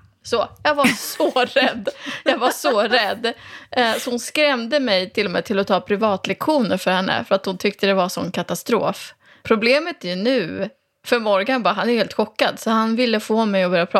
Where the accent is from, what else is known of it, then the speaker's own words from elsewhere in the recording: Kungsör, Västmanland County, Sweden; jag är ju från Kungsör, så då var det ju ännu mer västmanländska.